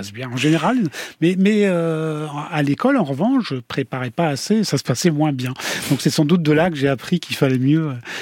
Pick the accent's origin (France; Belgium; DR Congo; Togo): Belgium; Wallonia; Non, ce n'était pas Namur, c'était la campagne, c'était la province de Namur. Je suis né à Namur, mais j'ai grandi dans la campagne, quoi.